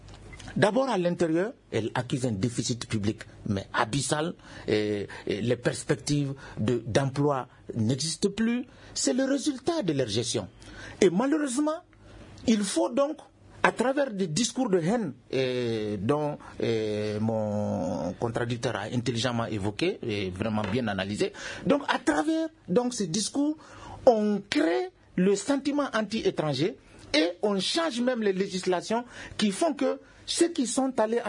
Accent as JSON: {"language": "French", "town": "Kéniéba", "region": "Kayes", "country": "Mali", "said": "Moi, je viens d'une région, je viens de Kenyeba."}